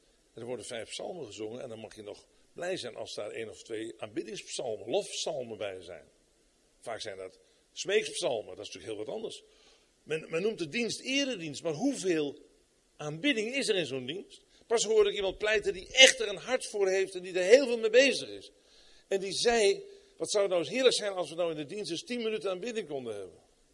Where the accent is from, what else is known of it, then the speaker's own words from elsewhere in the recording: Netherlands; En dan kun je natuurlijk in vergissen, want dan gaan wij als Hollanders zeggen